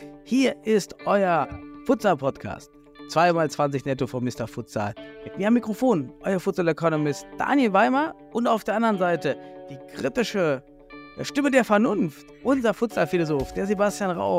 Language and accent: German; East Germany, Germany; now in Düsseldorf, Germany; ich wohne jetzt hier in Düsseldorf in der Region im Niederrhein. Und hier sagt man immer frohes neues Jahr. Und ich komme ja aus dem Osten, dann sagt man immer gesundes neues Jahr.